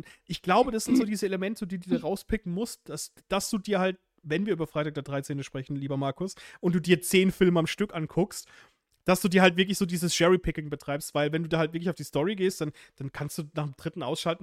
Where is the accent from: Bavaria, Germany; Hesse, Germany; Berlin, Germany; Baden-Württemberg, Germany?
Baden-Württemberg, Germany; Ich komm ursprünglich aus dem Schwarzwald